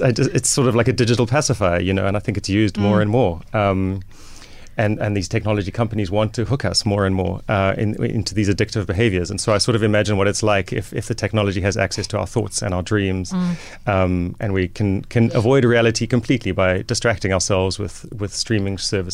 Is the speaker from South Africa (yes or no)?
yes; South Africa; as a South African